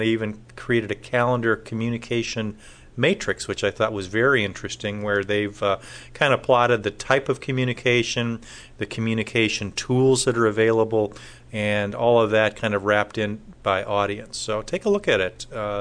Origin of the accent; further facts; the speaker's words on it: California, United States; And I grew up in California, but never, ever got to Washington, which is just up the coast a little bit.